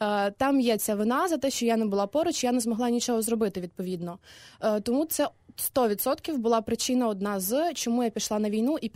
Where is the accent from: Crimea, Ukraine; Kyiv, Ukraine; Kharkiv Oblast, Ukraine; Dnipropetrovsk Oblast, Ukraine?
Dnipropetrovsk Oblast, Ukraine; Kryvyi Rih; Я взагалі з Кривого Рогу, це Дніпропетровська область, таке.